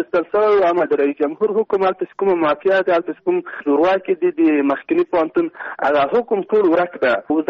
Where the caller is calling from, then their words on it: Kabul, Afghanistan; د مرکز کابل نه تاسو سره تماس کړم.